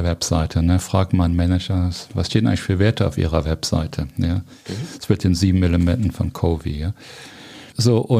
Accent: Cologne, North Rhine-Westphalia, Germany; ich bin ein geborener Kölner.

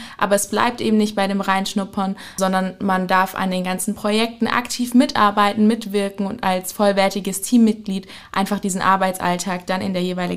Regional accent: Ulm, Baden-Württemberg, Germany; Ich komme eigentlich aus der Region Ulm.

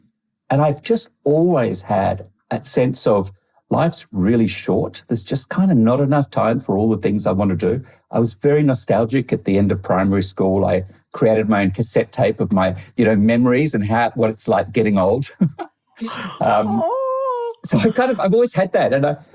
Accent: Sydney, New South Wales, Australia; so I was growing up in Sydney, Australia

